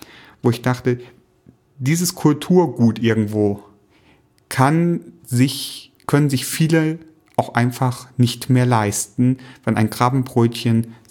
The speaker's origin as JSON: {"language": "German", "town": "Leer", "region": "Lower Saxony", "country": "Germany", "said": "Ich möchte die Antwort für die Stadt, aus der ich komme, beantworten, aus Leer in Ostfriesland."}